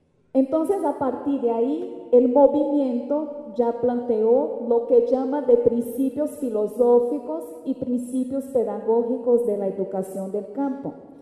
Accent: Brazil; Spanish is a second language; constituciones brasileñas, y en especial en la Carta Magna de 1988, que fue la última que fue aprobada, renovada en mi país

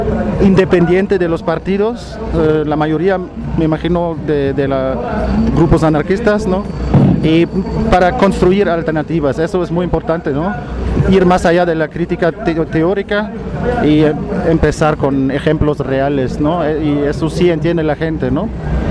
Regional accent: Münster, North Rhine-Westphalia, Germany; Spanish is a second language; Yo vengo de Münster, Alemania.

